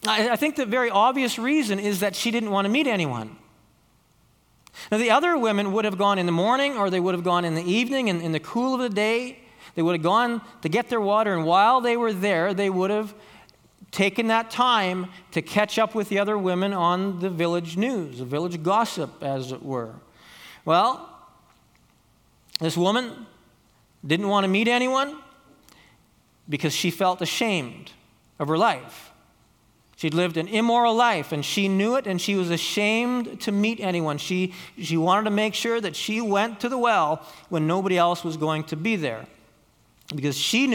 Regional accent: Calgary, Alberta, Canada; I'm from Calgary.

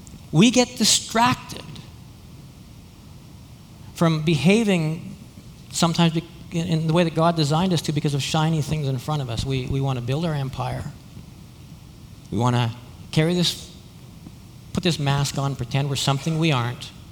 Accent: Alberta, Canada; I'm from Alberta, and I didn't know a lot about salmon fishing before.

